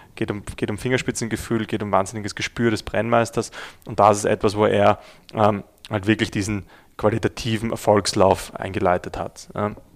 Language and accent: German; Austria; als Österreicher